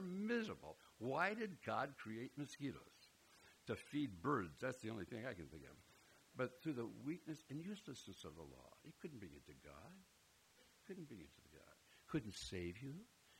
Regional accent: Minnesota, United States; Well, I grew up in Minnesota, where the men are men and pansies are flowers.

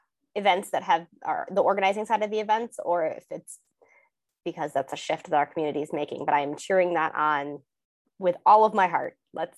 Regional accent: Midwest, United States; Growing up in the Midwest is a very siloed, protected way to grow up, especially if you're not living in a large city.

